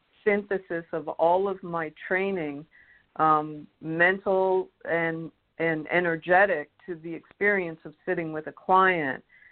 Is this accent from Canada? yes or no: yes; Toronto, Ontario, Canada; moved away as an adult; now in United States; I'm originally from Toronto. I grew up in Toronto and married with a young son in 1990, moved down to the United States in the area of Richmond. And then shortly after I separated from my husband in 1997, I moved up to the Adirondacks in upstate New York